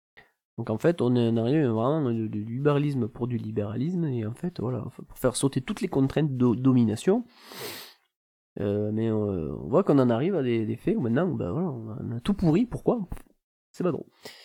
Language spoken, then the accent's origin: French; France; chez nous, en France